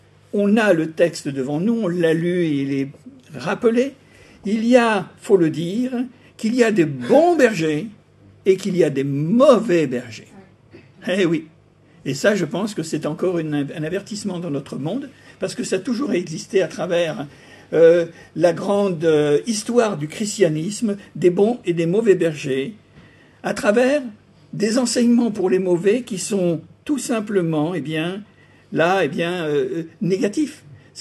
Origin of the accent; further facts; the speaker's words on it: France; Nous, peut-être qu'en tant que Français, dans notre pays que nous connaissons bien, avec sa culture